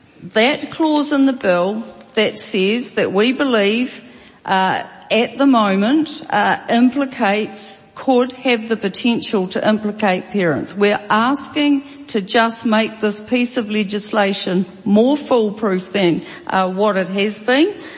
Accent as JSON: {"language": "English", "region": "Taranaki", "country": "New Zealand", "said": "and look, we're both from Taranaki."}